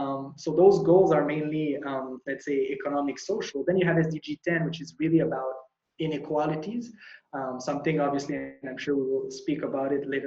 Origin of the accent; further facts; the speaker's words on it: Canada; I'm Canadian.